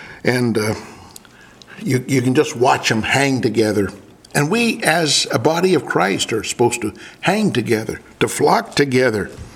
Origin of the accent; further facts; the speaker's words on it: Malawi; Growing up in Nyasaland, one of the greatest marks left by any man was that of David Livingstone.